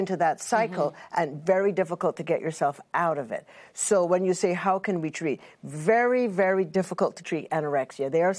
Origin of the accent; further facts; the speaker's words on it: Trinidad & Tobago; we all live in certain cultures, and I'm Trinidadian.